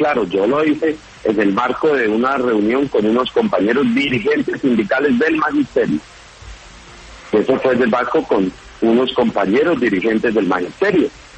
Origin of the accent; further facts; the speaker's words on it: Colombia; Ese es un gobierno que nosotros anhelamos como colombianos, como ciudadanos.